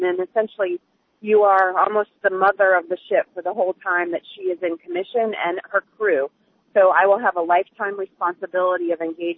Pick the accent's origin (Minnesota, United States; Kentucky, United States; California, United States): Minnesota, United States; Northfield; I'm a Minnesotan, Jeff, and obviously a proud native of Northfield. I'm proud to have my parents … still there in Northfield.